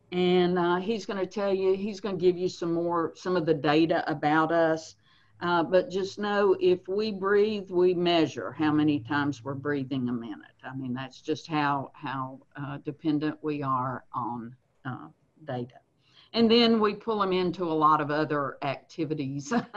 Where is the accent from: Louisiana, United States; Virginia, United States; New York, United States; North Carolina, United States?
Virginia, United States; I'm originally from Smith County.